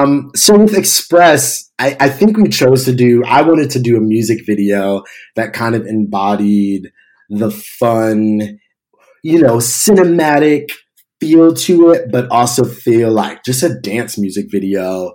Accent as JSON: {"language": "English", "region": "New Jersey", "country": "United States", "lives_now": "New York, United States", "said": "And probably because I'm from New Jersey, you know, grew up going to New York and stuff, and I live in New York, I would love to play like Madison Square Garden."}